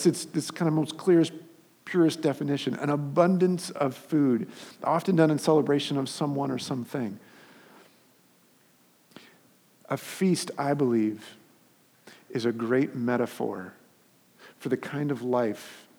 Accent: Los Angeles, California, United States; I grew up in Los Angeles area, and so to go from Los Angeles to South Carolina felt like going to the other side of the world

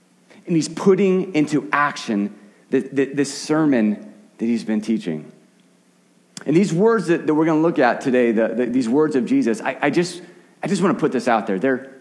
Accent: Arizona, United States; growing up in Arizona, I grew up basically, the town I lived in was right on the Continental Divide.

